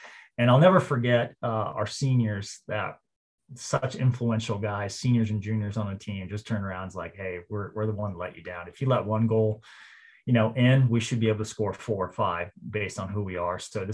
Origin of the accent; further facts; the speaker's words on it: Brazil; I played in Brazil, you know, growing up in Brazil, but not on a team.